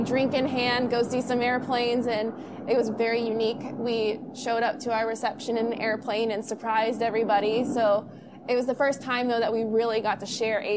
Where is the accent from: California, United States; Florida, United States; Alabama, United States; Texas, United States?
Florida, United States; Orlando; I'm from Orlando. That's where I live now. I've moved all over the country for different jobs and things like that. And I'm finally back in Florida.